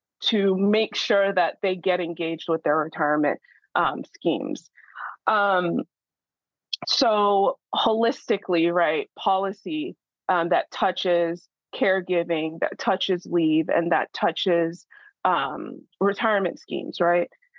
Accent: Nigeria; I am also a Nigerian woman, right? I'm a Nigerian woman who is Black, right? I'm Nigerian and I'm Black.

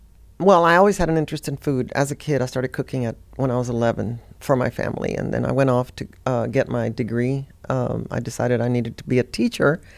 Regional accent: Texas, United States; certainly growing up in South Texas, cooking with my mom, my grandmother

